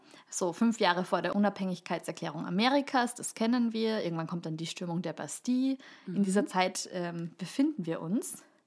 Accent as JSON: {"language": "German", "region": "Salzkammergut", "country": "Austria", "said": "Bei uns in Salzkammer gut werden."}